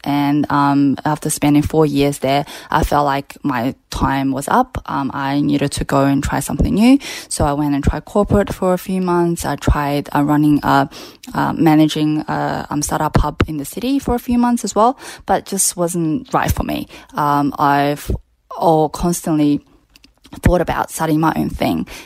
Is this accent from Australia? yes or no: yes; Adelaide, South Australia, Australia; I grew up in Adelaide, and I think it would have been second year of university.